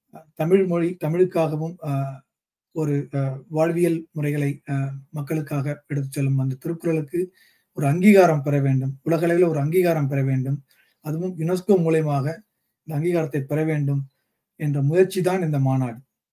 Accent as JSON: {"language": "Tamil", "town": "Kumbakonam", "region": "Tamil Nadu", "country": "India", "tie": "born or raised there", "moved": "yes", "lives_now": "United States", "said": "தஞ்சை மாவட்டம் கும்பகோணத்துல என்னுடைய சொந்த ஊர். கிட்டத்தட்ட ஒரு 24 ஆண்டுகளாக அமெரிக்க மண்ணில் குடியேறி குடும்பத்துடன் கணினித்துறையில் வேலை செய்து வருகிறேன்."}